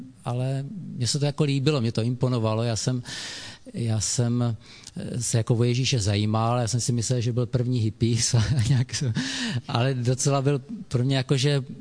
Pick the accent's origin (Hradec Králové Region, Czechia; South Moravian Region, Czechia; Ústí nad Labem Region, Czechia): South Moravian Region, Czechia; Brno; A já jsem teda z Moravy, já jsem Brňák, a tam jsme jezdívali právě k těm Králicím za babičkou.